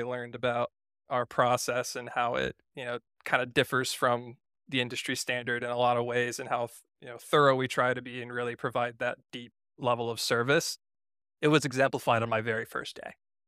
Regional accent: Indiana, United States; I hail from Indiana.

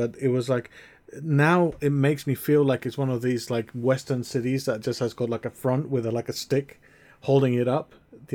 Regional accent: Bolivia; compared to the previous one set in Bolivia, my home country

